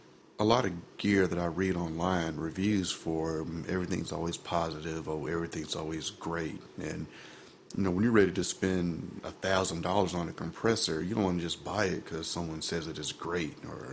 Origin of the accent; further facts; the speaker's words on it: Memphis, Tennessee, United States; also born or lived in Germany / Virginia / Louisiana; now in Nashville, United States; Nothing against Memphis. I mean, I love Memphis. That's my hometown.